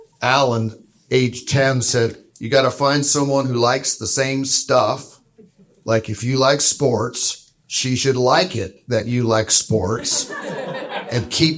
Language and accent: English; Boise, Idaho, United States; This is my wife, Amy. We are from Boise.